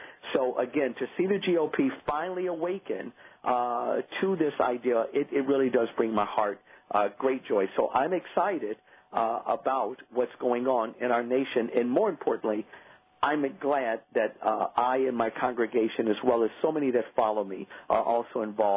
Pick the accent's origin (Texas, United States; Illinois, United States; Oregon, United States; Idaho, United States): Illinois, United States; Chicago; I'm from Chicago. I'm high schooled and college there.